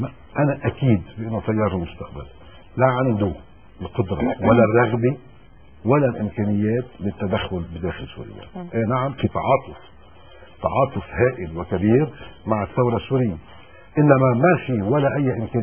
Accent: Lebanon; رح ندفع كمان كلنا كلبنانيين

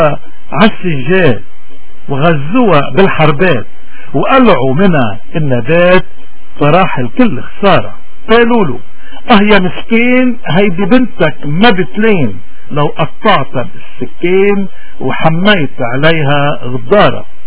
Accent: Lebanon; قديش نحن اليوم بحاجة كلبنانيين تحديدا وكمسيحيين بشكل أدق انه نرجع على سلاح الإيمان

